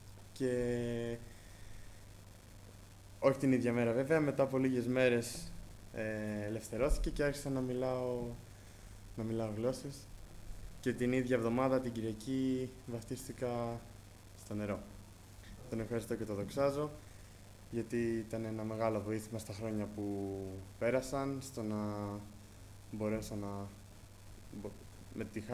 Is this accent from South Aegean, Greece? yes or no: no; Artemida, Attica, Greece; also born or lived in Athens; Έχω γεννηθεί στην Αθήνα. Ευχαριστώ τον Κύριο γιατί γεννήθηκα από πιστούς γονείς. Από μικρό παιδί μεγάλωσα στην Εκκλησία, εκεί στην Αρτέμιδα.